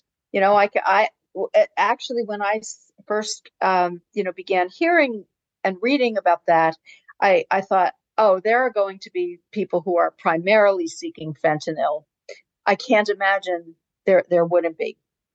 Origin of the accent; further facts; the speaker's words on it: Philadelphia, Pennsylvania, United States; I grew up in Philadelphia and we had little poison control stickers all over the place.